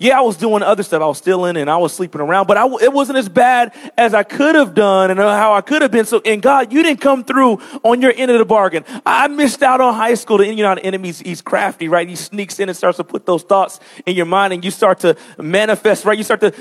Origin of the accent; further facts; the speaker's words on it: Vallejo, California, United States; So I was raised in Vallejo, California, right? Killa Cali.